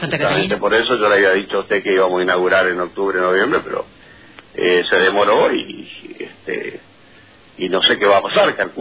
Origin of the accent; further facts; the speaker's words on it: Argentina; A mí como argentino me preocupa